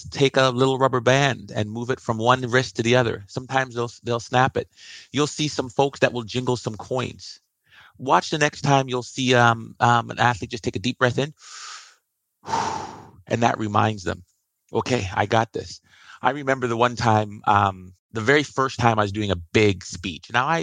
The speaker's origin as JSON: {"language": "English", "country": "Canada", "said": "And I'm Canadian, so I'm going to pick"}